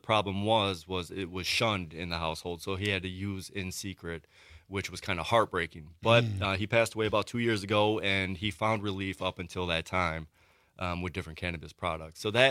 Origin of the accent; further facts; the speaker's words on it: Madison, Wisconsin, United States; Well, I'm from Madison, Wisconsin. I was born on the north side, and I haven't left.